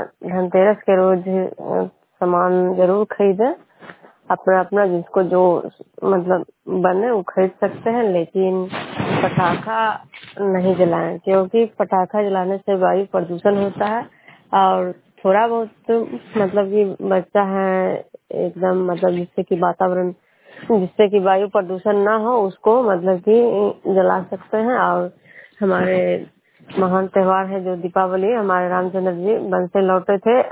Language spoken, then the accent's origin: Hindi; Bishnupur, Bihar, India; मैं बिष्णुपुर ग्राम खुरदा पंचायत नालंदा जिला नालंदा प्रखंड के निवासी हूँ।